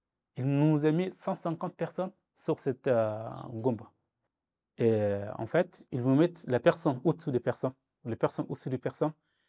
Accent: Sudan; French is a second language; moved away; Est-ce que je rentre chez moi au Soudan et vivre sous la menace et la guerre?

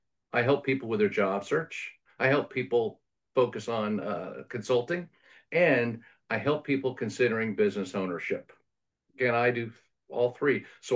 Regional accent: California, United States; Fun fact about me. I've lived on both coasts. I grew up in California, lived on both coasts.

